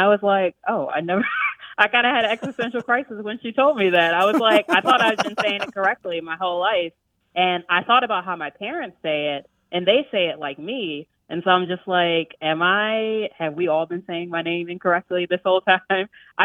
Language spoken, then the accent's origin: English; Baltimore, Maryland, United States; also born or lived in New York; So I grew up in Baltimore, and a lot of the times, like growing up, people didn't really know if I was saying … They always thought I was saying … And when I moved to New York, I had the same kind of issue.